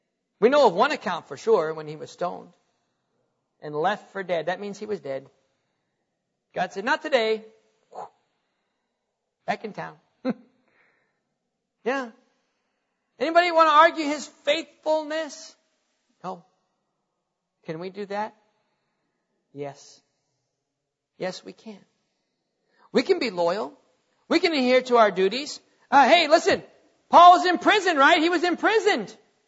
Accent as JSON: {"language": "English", "country": "United States", "said": "You know what? I'm an American. I am. I've served my country. I believe in this country."}